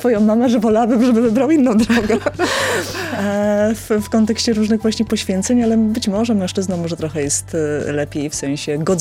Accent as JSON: {"language": "Polish", "region": "Kuyavian-Pomeranian Voivodeship", "country": "Poland", "said": "bo jednak jestem z Kujawsko-Pomorskiego, więc czasami odwiedzam te rejony"}